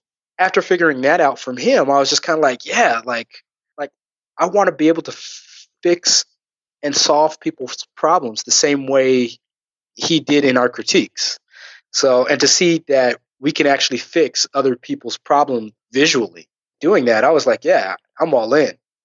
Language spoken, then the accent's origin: English; Riverside, California, United States; Riverside, California.